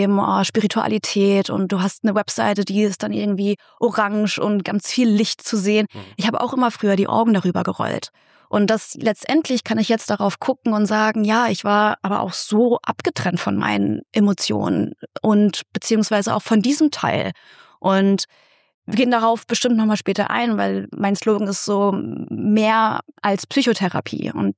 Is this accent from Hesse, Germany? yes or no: yes; Fulda, Hesse, Germany; moved away as an adult; also born or lived in Berlin; ich bin gebürtige Fuldarin, aufgewachsen in der Wiesenmühlenstraße. Hm. Und ja, ich bin mit 18 bin ich aus Fulda rausgezogen, weggezogen nach Berlin, habe dort studiert, Journalismus.